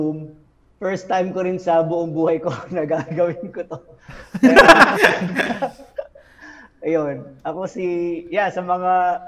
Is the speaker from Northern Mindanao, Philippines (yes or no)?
no; Central Luzon, Philippines; now in Makati, Philippines; nandito ako ngayon sa Makati, naka-assign. Pero tubo akong Bulacan, so taga Region 3 din ako at Tagalog ako.